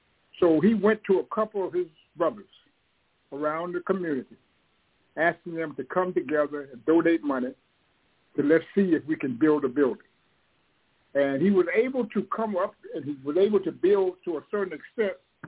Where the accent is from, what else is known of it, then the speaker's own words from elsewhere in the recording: Durham, North Carolina, United States; grade school-wise, I'm from Durham, graduated Hillside High School, 1962.